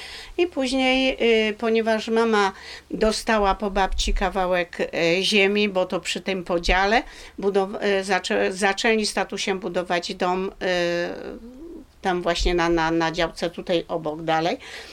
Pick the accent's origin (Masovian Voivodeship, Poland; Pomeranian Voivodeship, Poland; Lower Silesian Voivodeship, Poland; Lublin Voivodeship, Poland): Lower Silesian Voivodeship, Poland; Świdnica; born there; Mieszkali tam ja się urodziłam w Świdnicy po roku czasu